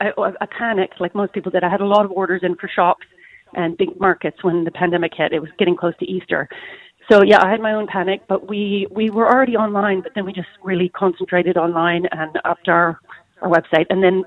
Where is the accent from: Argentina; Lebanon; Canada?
Canada; also born or lived in Australia; now in Clonakilty, Ireland; I'm originally Canadian, actually, so the name kind of travelled with me across the globe via Australia, and we landed here in 2008.